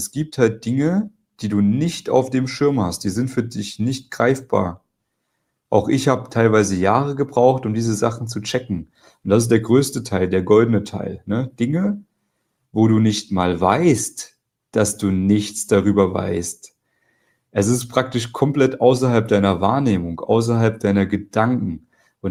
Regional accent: East Germany, Germany

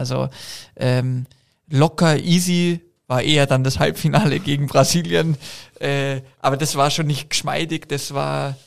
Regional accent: Munich, Bavaria, Germany; born there; ich bin gebürtiger Münchner, das Eröffnungsspiel in meiner Stadt, in Anführungsstrichen, bestreiten zu dürfen.

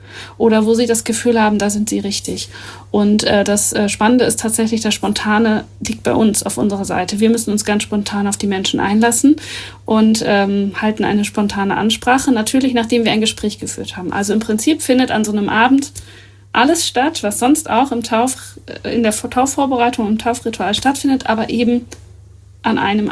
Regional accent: Northern Germany, Germany; wir als Norddeutsche noch viel weniger, weil wir vielleicht noch ein bisschen trockener sind

